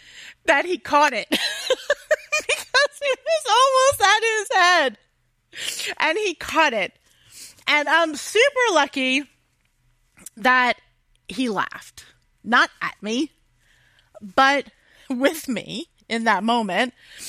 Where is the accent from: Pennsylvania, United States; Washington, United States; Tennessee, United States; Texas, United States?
Pennsylvania, United States; Philadelphia; So like I come from the Philly area and cheese steaks are really, really big.